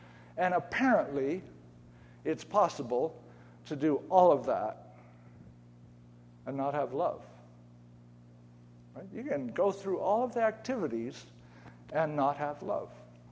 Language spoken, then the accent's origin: English; United States; this, of course, frustrates us because we're from America and everything has to be quantifiable